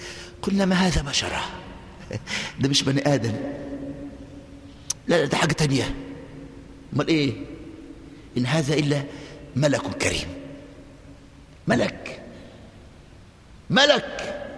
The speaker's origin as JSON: {"language": "Arabic", "country": "Egypt", "said": "وده طبيعة النسوان عندنا في مصر من زمان"}